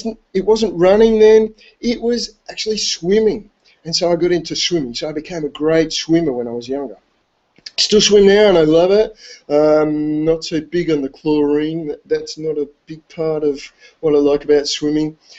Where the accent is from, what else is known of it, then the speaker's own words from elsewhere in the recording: Australia; because I'm from Australia, so we used to play Australian rules.